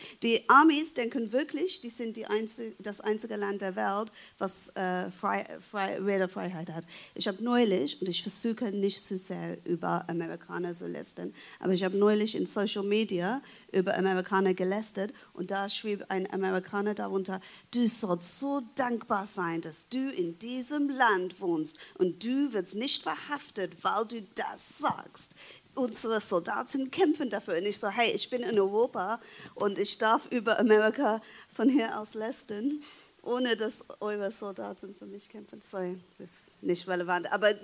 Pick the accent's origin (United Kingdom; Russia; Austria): United Kingdom; England; Ich bin in England groß geworden, in England sozialisiert